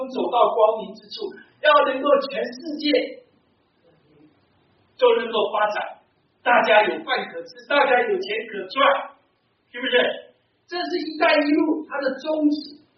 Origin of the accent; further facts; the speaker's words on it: China; 我们中国人叫做 Silk Road